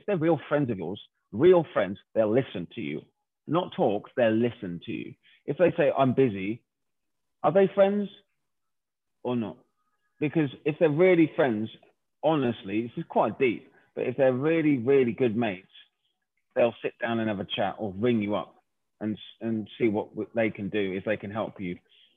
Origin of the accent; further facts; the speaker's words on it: Twickenham, London, United Kingdom; we're from Twickenham originally.